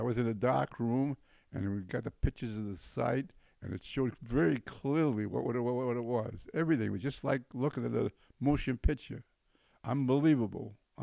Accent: Lawrence, Massachusetts, United States; born there; also born or lived in Andover; I was born in Lawrence and Andover

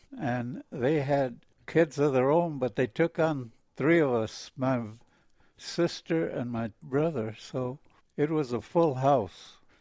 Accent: Huntington Park, California, United States; In Huntington Park. I hung around there for a long time with an aunt and uncle, so I had no place to go. They took me in.

